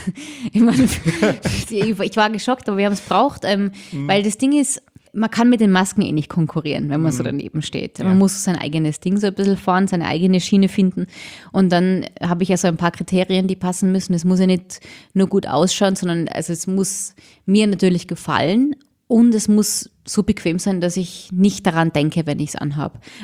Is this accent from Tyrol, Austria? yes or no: yes; Tyrol, Austria; now in London, United Kingdom; Weil ich komm aus Tirol und habe viel Land um mich und jetzt lebe in London und das ist Großstadt und ich liebe beides.